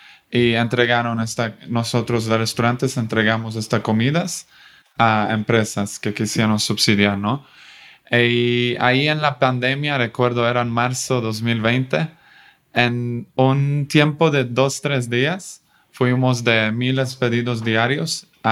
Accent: Sweden; Spanish is a second language; now in Mexico; Sí. Aquí en México, yo soy de Suecia, por cierto. Aquí en México lo que me encanta es hay esta aceptancia de probar nuevas cosas.

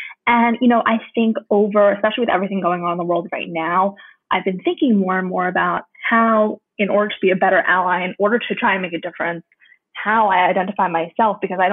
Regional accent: New York City, New York, United States; I'm from New York City, and I graduated with these two back in May.

